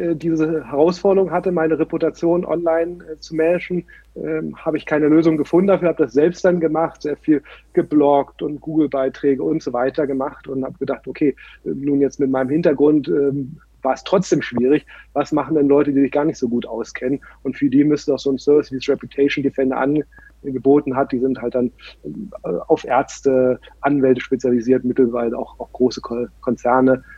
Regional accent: Berlin, Germany; also born or lived in San Francisco; Dann aus San Francisco bin ich jetzt vor 5, 6 Jahren wieder in meine Heimatstadt Berlin gelandet.

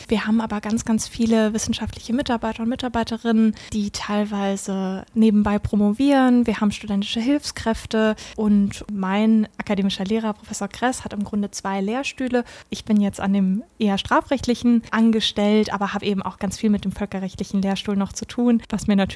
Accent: Cologne, North Rhine-Westphalia, Germany; Aber letztlich bin ich ja Kölnerin, bin in Köln geboren, habe hier studiert, 2012 angefangen.

